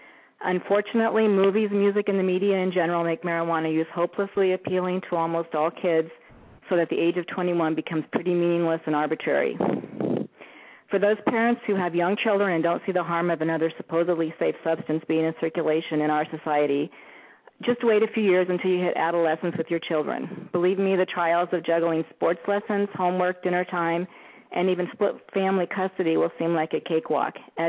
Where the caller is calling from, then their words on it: Kodiak, Alaska, United States; I'm calling from Kodiak.